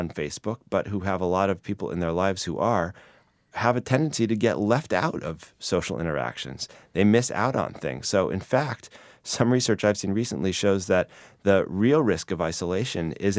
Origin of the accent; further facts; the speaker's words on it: Chicago, Illinois, United States; aging alone and dying alone in the city of Chicago, which is my hometown.